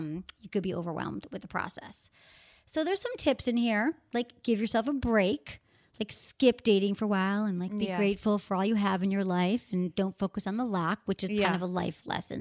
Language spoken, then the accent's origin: English; Michigan, United States; born or raised there